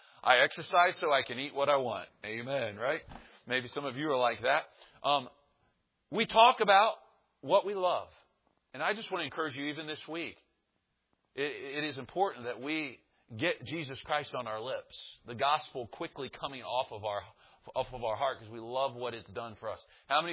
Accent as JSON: {"language": "English", "town": "Kansas City", "country": "United States", "tie": "born or raised there", "said": "I'm from Kansas City, grew up in Kansas City."}